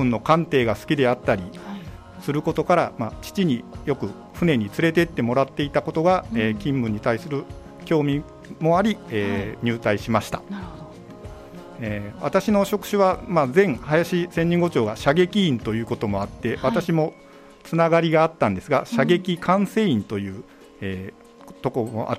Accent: Maizuru, Kyoto, Japan; 私の出身は京都府舞鶴市です。地元東舞鶴高校を卒業後、平成2年海上自衛隊舞鶴教育隊に入隊しました。

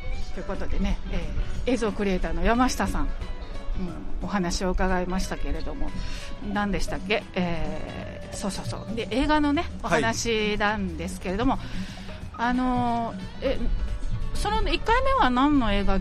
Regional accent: Kochi, Japan; born there; 私大阪じゃない、高知生まれなんですよ。

